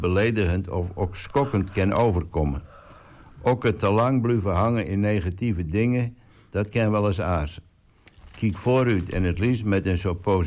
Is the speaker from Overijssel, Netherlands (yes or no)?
no; Oudeschild, North Holland, Netherlands; Ik ben 47 jaar oud en ik kom uit Oudeschil en ik ben trouwd met Simone en samen hebben we 2 kinderen.